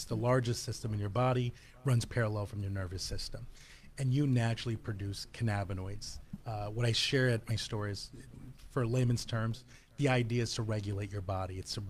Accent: Worcester, Massachusetts, United States; I think it also serves a purpose with the idea that I'm from Worcester, or mm-hmm. I've been in Worcester for a long period of time.

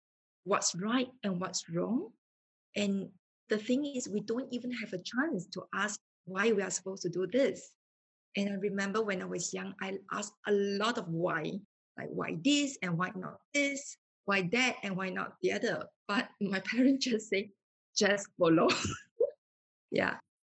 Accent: Singapore; I'm from Singapore. All the while, born and bred in Singapore. The only time that I'm out of the country is when I'm studying overseas in Sydney. So that was in university.

